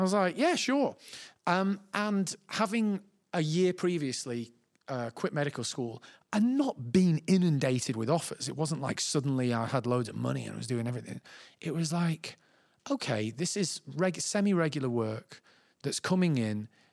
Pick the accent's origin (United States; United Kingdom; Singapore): United Kingdom; Manchester, North West England; I really leaned into just being like, I'm from Manchester, I'm in the show, I'm cocky, right?